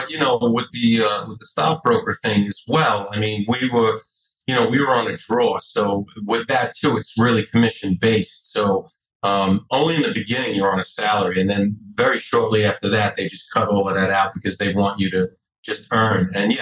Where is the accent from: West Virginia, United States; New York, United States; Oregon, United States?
New York, United States; Brooklyn; I'm from Brooklyn, so, you know, living around mobsters is like I grew up with these people